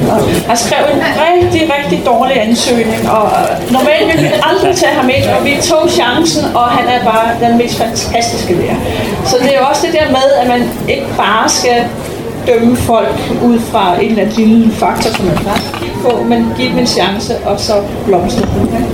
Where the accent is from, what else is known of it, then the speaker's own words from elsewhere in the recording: Capital Region of Denmark, Denmark; fordi jeg er fra Bornholm og altid, jeg synes bare, det er naturligt.